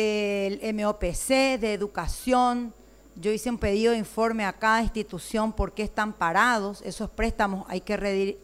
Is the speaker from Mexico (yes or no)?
no; Paraguay; Y si finalmente somos los paraguayos, no más luego los que pagamos la deuda